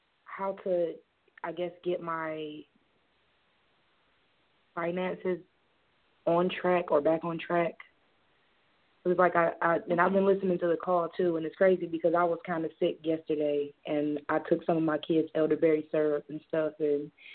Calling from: Michigan, United States; I'm calling from Michigan.

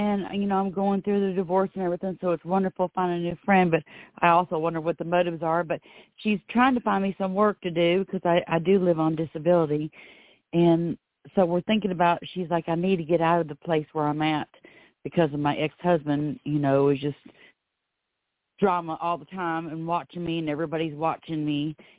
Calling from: Florida, United States; I'm calling from Florida.

